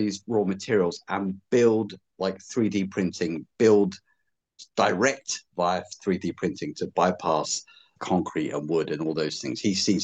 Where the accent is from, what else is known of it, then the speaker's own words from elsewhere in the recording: London, United Kingdom; actually, London, UK.